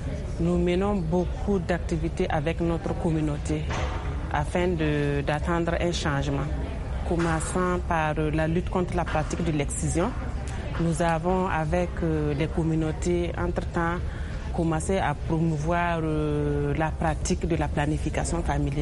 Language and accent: French; Burkina Faso; étant donné que chez nous, au Burkina, les femmes sont 100% agricultrices et que les femmes n'ont pas accès à la terre chez nous, au Burkina